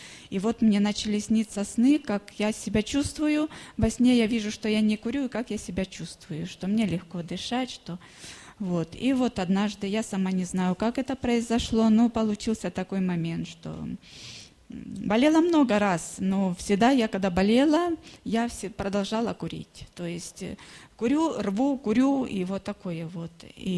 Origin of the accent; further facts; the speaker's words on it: Ukraine; я тоже с Украины, живу здесь, в Лескале.